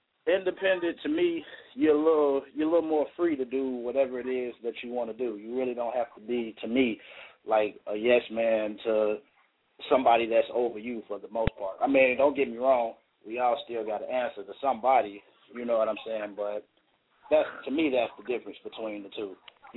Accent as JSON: {"language": "English", "town": "Gary", "region": "Indiana", "country": "United States", "said": "Yeah, I'm from Gary, Indiana, from the west side of Glen Park."}